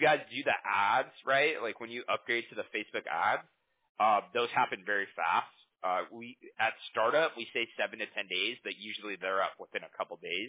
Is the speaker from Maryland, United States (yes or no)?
no; Huntington Beach, California, United States; Yeah, I grew up in Huntington my whole life. Yeah, I love it here, you know.